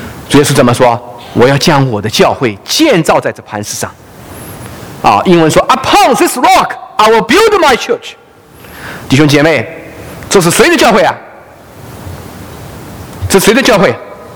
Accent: China; 我从大陆来，

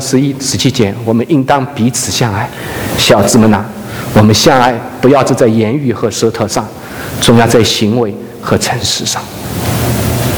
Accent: southern China, China; 我们会有不同的成长经历，我是南方人，跟北方人好多观念不一样。

